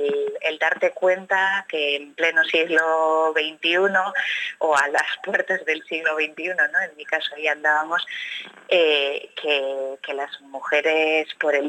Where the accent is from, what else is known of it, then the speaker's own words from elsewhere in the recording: Hondarribia, Basque Country, Spain; del poder decir yo soy de Hondarribi, ¿no?